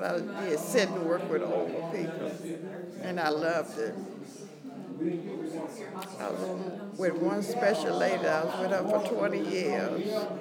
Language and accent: English; New Orleans, Louisiana, United States; now in Texas, United States; But right now, I'm original from New Orleans. I've been in Texas since Hurricane Katrina.